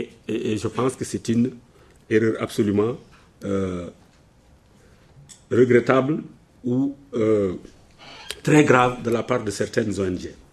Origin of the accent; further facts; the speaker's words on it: Senegal; c'est un problème que nous avons eu à poser chez nous en Afrique et au Sénégal